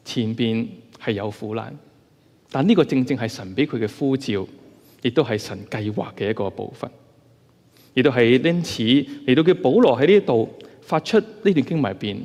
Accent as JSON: {"language": "Chinese", "country": "China", "said": "我们中国人呢就有个谚语叫做什么呢？吹吉避凶"}